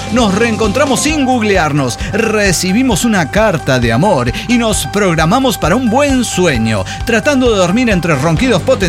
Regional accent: Río Cuarto, Córdoba, Argentina; de Río Cuarto, Córdoba, Argentina.

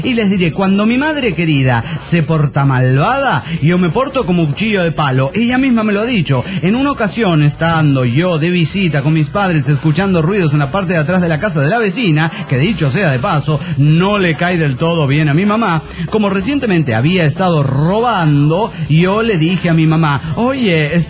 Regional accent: Guadalajara, Jalisco, Mexico; de Guadalajara, Jalisco.

